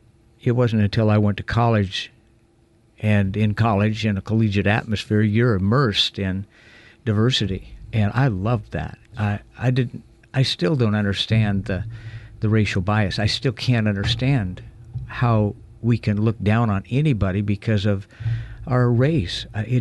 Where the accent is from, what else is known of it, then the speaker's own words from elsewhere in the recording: Bend, Oregon, United States; I was born and raised in Bend. That was back when it was about 11,000 people.